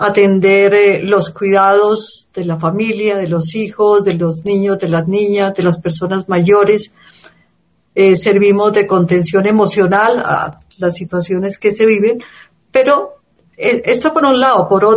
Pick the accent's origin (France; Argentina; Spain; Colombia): Colombia; Pues soy de Colombia, vivo en Bogotá